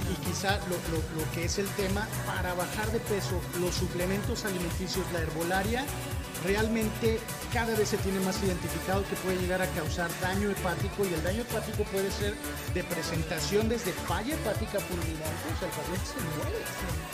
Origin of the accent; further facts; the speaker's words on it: Mexico; nosotros como mexicanos o como latinos.